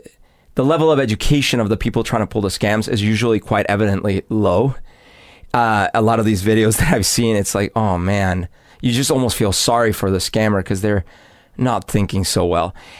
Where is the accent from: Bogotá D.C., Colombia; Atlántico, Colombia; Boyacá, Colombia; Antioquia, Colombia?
Bogotá D.C., Colombia; Bogotá; okay, so growing up in Bogota, when you go down the street, you know that there's a high likelihood you're going to get pickpocketed or something's going to get stolen.